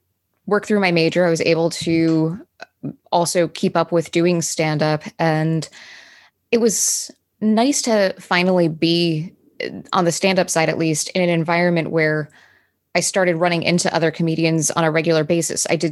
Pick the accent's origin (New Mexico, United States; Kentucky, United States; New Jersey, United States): New Jersey, United States; Brick Township; In Brick Township. So down the shore.